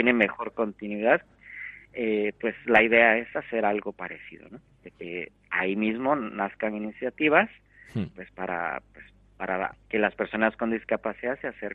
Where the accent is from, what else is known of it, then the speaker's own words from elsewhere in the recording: Guatemala; en mi tierra, en Guatemala, también la hay